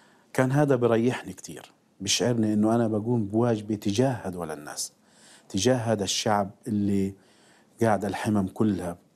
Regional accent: Gaza, Gaza Strip, Palestine; moved away as an adult; الآن مع الأسف يعني إحنا خرجنا من غزة مضطرين، هذا أكيد

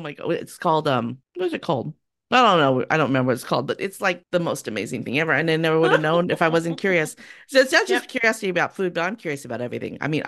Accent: California, United States; And so, I'm from California, he's from Michigan, He listened to Motown and I listened to British New Wave.

